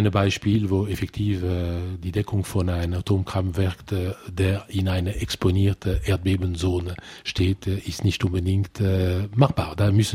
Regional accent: Luxembourg; first language French; German is a second language; also born or lived in Brazil / Latin America; Französisch ist meine Muttersprache. Ich verstehe Luxemburger, weil ich bin Luxemburger, aber das ist ein Dialekt.

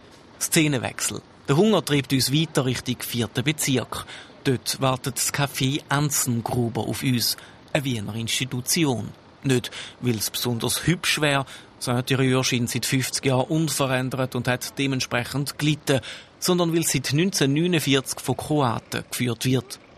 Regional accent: Switzerland; wo man als Schweizer häufig nicht weiss, ob man sie jetzt so lustig finden oder einfach furchtbar arrogant

